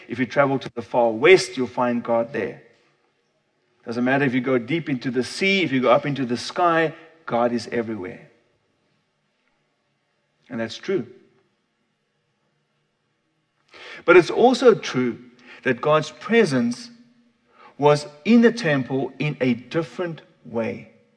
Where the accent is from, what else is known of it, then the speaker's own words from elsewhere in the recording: South Africa; moved away; also born or lived in Korea; Growing up in South Africa, we didn't have any temples.